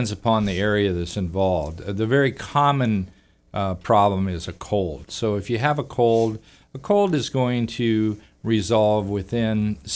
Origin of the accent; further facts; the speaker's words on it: North Platte, Nebraska, United States; Well, originally I grew up in Nebraska, in North Platte, Nebraska, so I'm very familiar with the Plains area.